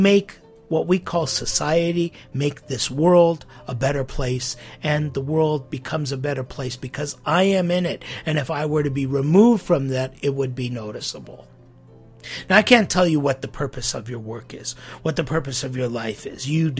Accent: United States; I remember growing up in America where there was a discussion that it wouldn't be a 5-day week, but it would be a 4-day work week.

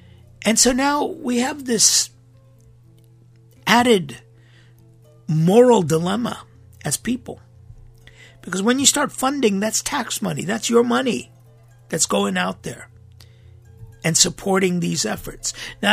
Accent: Hollywood, California, United States; Now, I grew up in Hollywood, California. Now, this today you'd be scared to go out. When I grew up back in the 60s, 70s, even 80s, well, 80s, I was already out of there. I had headed up to Cupertino in 1982.

